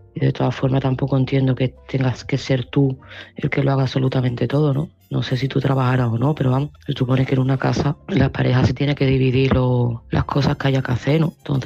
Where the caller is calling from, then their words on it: Seville, Andalusia, Spain; de Sevilla